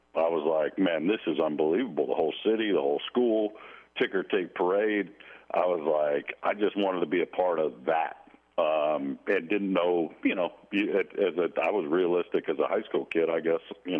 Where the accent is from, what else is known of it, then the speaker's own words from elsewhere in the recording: California, United States; I did. I grew up in Northern California. I was a skateboarder